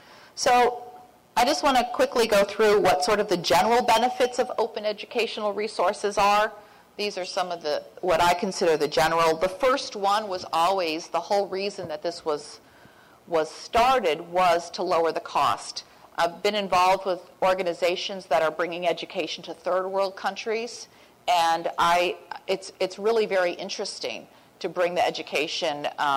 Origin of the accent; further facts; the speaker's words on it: Connecticut, United States; I grew up in Connecticut, which had an outstanding public school system.